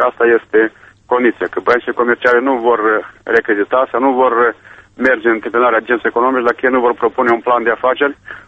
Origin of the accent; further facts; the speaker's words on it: Moldova; să avem posibilitatea să câștigăm banii la noi acasă, în Republica Moldova